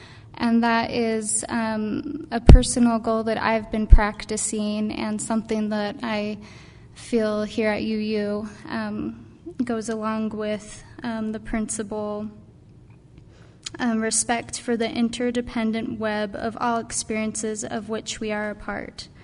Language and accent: English; Arizona, United States; I'm originally from Arizona, and I grew up Mormon, and my ancestors became Mormon in the 1800s when the Mormon Church was first founded.